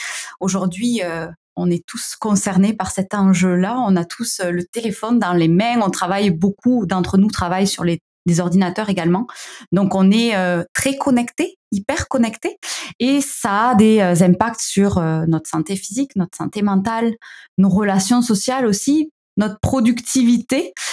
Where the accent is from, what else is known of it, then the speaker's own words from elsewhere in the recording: south of France, France; accent: southern French; now in Canada; ils venaient me visiter au Québec, vous l'entendez, j'ai un petit accent du sud de la France.